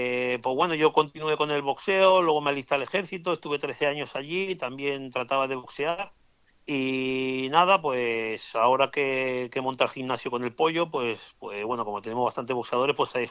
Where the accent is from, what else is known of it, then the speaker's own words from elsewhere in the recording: Barcelona, Catalonia, Spain; also born or lived in Melilla; Sí, yo nací en Melilla y ya con... Yo hice la guardería en Barcelona de pequeño, o sea que con un mes ya estaba por aquí yo, en Barcelona.